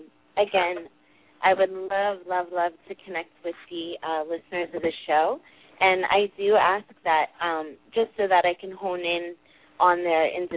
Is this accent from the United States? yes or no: yes; New York City, New York, United States; now in Staten Island, United States; I was actually born and raised in Brooklyn, so I do have a little bit of an accent.